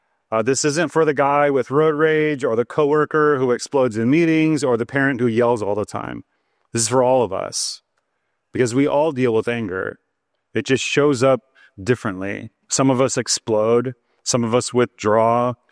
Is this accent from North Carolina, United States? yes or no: no; Chicago, Illinois, United States; I grew up in Chicago, so I'm a Bears fan.